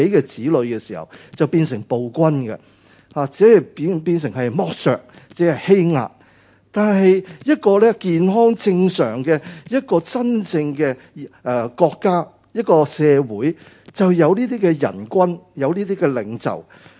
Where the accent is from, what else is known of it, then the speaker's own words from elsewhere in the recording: Guangdong, China; 我们广东人